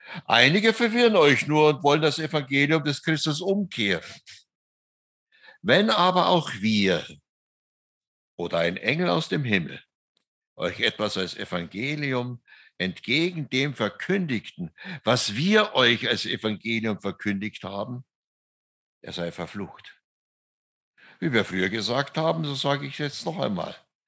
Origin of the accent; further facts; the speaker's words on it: Oberammergau, Bavaria, Germany; geboren und aufgewachsen in Oberammergau, wohne im Schwarzwald, bin mit 17 zum Glauben gekommen